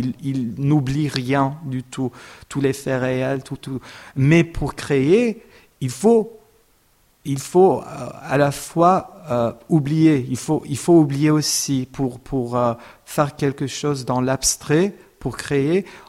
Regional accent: Lebanon; je suis né au Liban. J'ai grandi au Liban dans une famille arménienne.

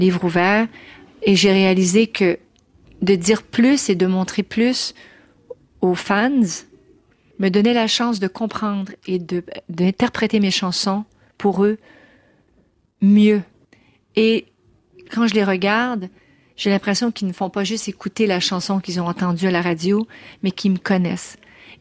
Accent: Quebec, Canada; Comme chez nous au Québec, on va pas se gêner.

